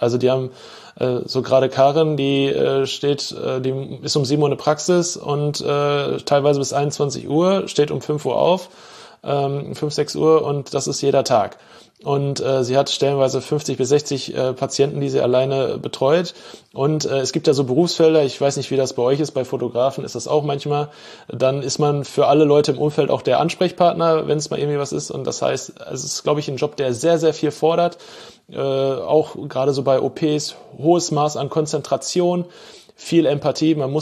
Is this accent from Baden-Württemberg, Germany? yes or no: no; Bochum, North Rhine-Westphalia, Germany; born or raised there